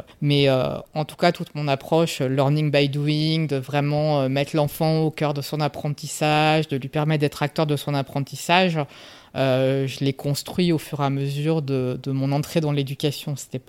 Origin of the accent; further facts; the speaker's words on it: Nancy, Grand Est, France; J'ai grandi à Nancy, je suis allée en fac de droit